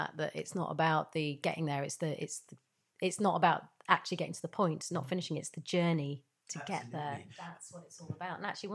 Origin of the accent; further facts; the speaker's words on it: Yorkshire and the Humber, United Kingdom; I grew up in Yorkshire. And as an Asian woman